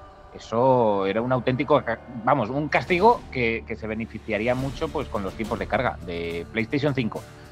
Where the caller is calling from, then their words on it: Madrid, Community of Madrid, Spain; de Madrid.